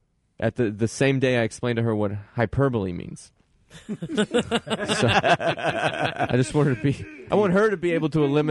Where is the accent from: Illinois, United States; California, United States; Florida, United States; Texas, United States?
Illinois, United States; Like, "What? I'm from Illinois. What are you talking about, lady?"